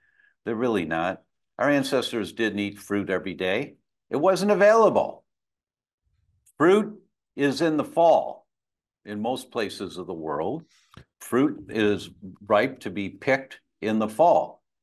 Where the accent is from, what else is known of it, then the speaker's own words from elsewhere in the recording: Detroit, Michigan, United States; But I was born and raised in Detroit, and my genetics tell me I'm 99% Italian and Greek.